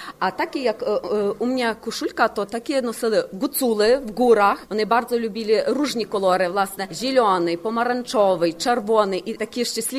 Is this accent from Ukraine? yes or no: yes; Busk, Lviv Oblast, Ukraine; Polish is a second language; Ja pochodzę z zachodniej Ukrainy, 50 km od Lwowa, miasto Buzk.